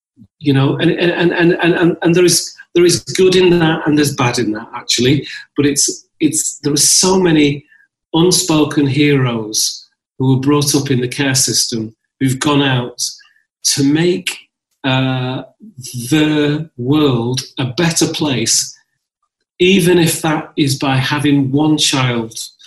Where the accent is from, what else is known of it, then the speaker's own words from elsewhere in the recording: North West England, United Kingdom; I was brought up in Lancashire and in the north. You know, I was always other. You know, I was the only sort of person of colour in a village.